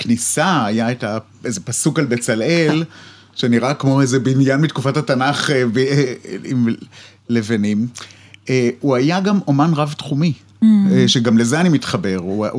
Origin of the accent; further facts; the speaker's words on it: Canada; now in Israel; מעניין כי זה נכון, שבקנדה הציורים שלי באמת היו כאלה, מין פנטזיה לאיזה עולמות קסומים וחמימים